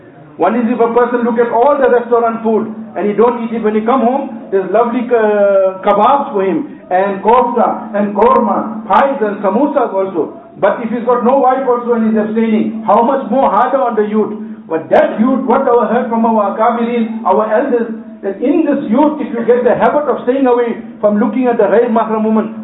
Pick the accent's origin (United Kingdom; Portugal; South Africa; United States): South Africa; Durban, KwaZulu-Natal; I'm from Durban.